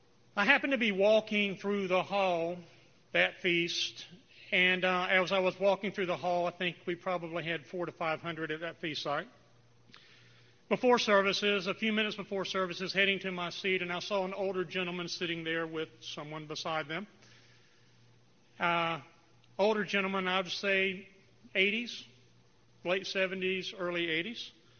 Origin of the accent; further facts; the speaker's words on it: Raleigh, North Carolina, United States; I'm from Raleigh, North Carolina.